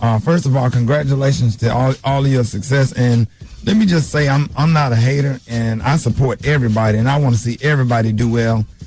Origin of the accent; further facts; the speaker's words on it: Birmingham, Alabama, United States; I'm a historian, and I'm from Birmingham, Alabama, and I understand black history